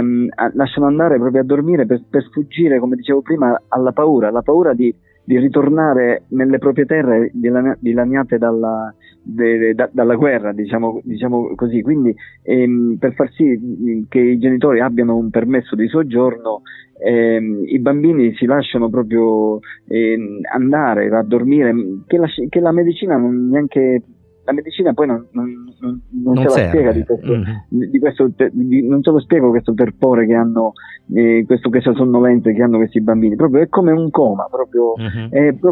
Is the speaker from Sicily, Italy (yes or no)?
yes; Sicily, Italy; accent: Sicilian dialect; Noi utilizziamo il nostro modo di dare messaggi nel nostro dialetto siciliano.